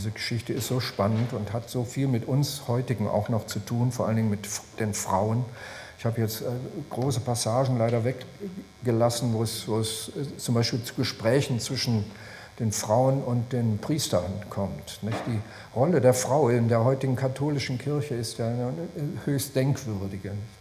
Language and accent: German; Essen, North Rhine-Westphalia, Germany; so wie in meiner Heimatstadt also aus Asniti Essen geworden ist.